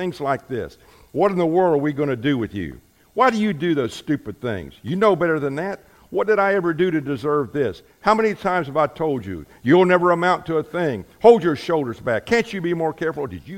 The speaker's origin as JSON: {"language": "English", "town": "Bradenton", "region": "Florida", "country": "United States", "tie": "born or raised there", "said": "My picture was in the paper almost every weekend in high school in my hometown of Bradenton, Florida, Manatee High School."}